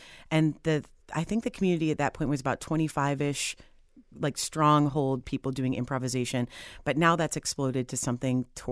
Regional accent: Columbus, Ohio, United States; also born or lived in Chicago, United States; I'm from Columbus. I was born here, but I worked in Chicago, Illinois for 17 years

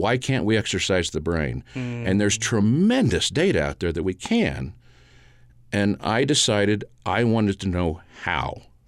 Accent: Missouri, United States; also born or lived in New Mexico; I grew up from southern New Mexico, primarily Missouri.

